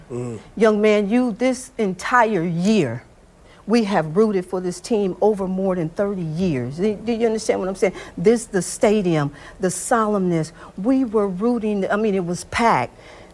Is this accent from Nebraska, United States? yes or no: no; Detroit, Michigan, United States; In my hometown of Detroit, the Michigan Chronicle has been printing since 1935.